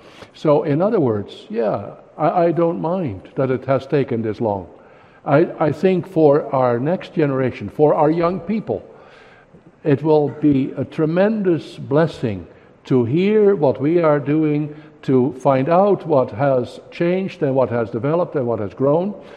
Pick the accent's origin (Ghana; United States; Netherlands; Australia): Netherlands; I grew up in the Netherlands, and I was spoon-fed